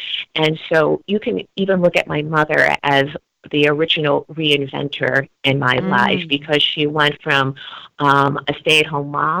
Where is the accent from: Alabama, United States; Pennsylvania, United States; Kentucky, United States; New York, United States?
New York, United States; Bronx; with myself, I grew up in the Bronx, and my mother...